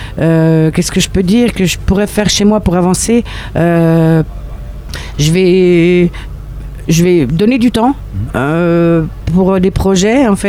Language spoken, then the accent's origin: French; Besançon, Bourgogne-Franche-Comté, France; moi, je viens de Besançon. À Besançon, les scènes, enfin, ça ferme de plus en plus.